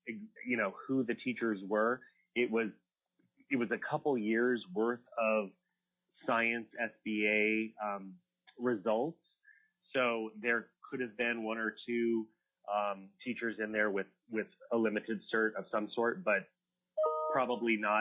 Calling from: Anchorage, Alaska, United States; I'm calling in from Anchorage.

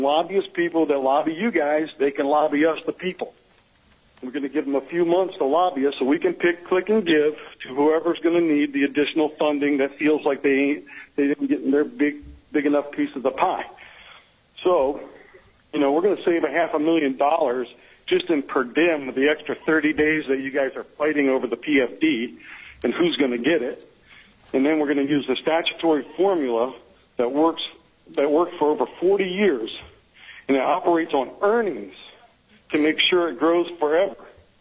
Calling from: Wasilla, Alaska, United States; Okay, I'm calling from Wasilla

